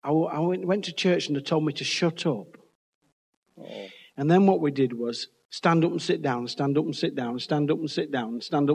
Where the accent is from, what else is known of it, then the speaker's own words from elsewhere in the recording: Leeds, Yorkshire and the Humber, United Kingdom; I was brought up in Leeds